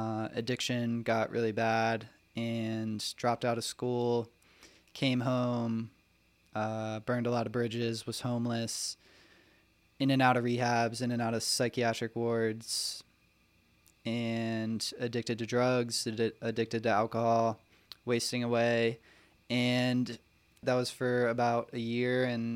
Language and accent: English; Ocean City, New Jersey, United States; I grew up in Ocean City, New Jersey, had pretty regular upbringing